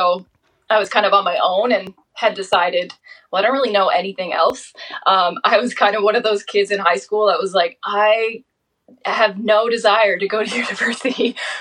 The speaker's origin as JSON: {"language": "English", "region": "Nova Scotia", "country": "Canada", "tie": "born or raised there", "said": "I am from Cape Breton. I was born here, raised here."}